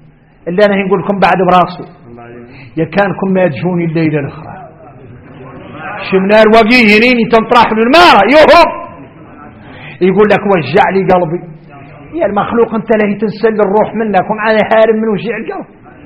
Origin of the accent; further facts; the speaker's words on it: Mauritania; واحنا موريتانيين